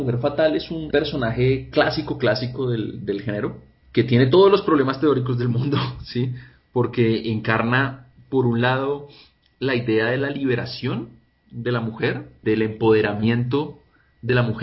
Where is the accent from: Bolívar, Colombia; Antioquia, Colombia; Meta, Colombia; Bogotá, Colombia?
Bogotá, Colombia; yo soy bogotano nacido y crecido, ¿no?